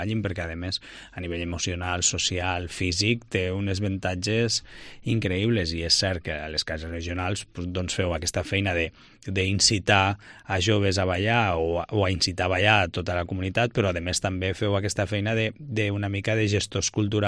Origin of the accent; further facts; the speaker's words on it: Lleida, Catalonia, Spain; born there; Jo vaig néixer a Lleida.